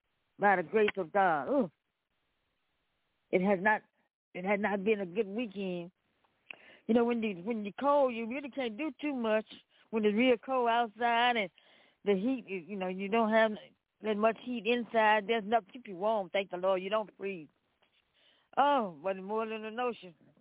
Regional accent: Memphis, Tennessee, United States; I'm coming from Memphis, Tennessee. Had all that snow and ice.

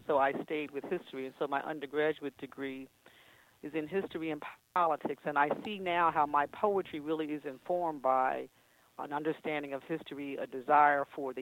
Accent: Coatesville, Pennsylvania, United States; I was born in a little town called Coatesville, Pennsylvania. It's about an hour west of Philadelphia, literally midway between Philadelphia and Harrisburg.

